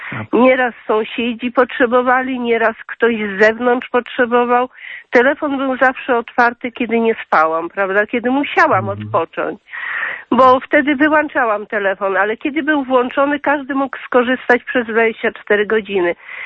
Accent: Warsaw, Masovian Voivodeship, Poland; pielęgniarką z Warszawy.

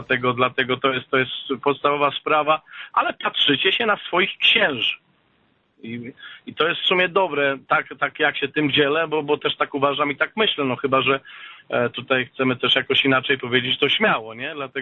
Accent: Lubochnia, Łódź Voivodeship, Poland; Pochodzę z Lubochni koło Tomaszowa Mazowieckiego, to jest nieduża parafia, miejscowość, to jest wioska

